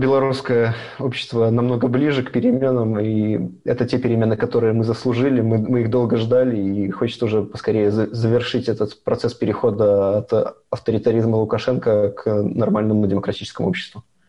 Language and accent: Russian; Belarus; moved away as an adult; now in Russia; я белорус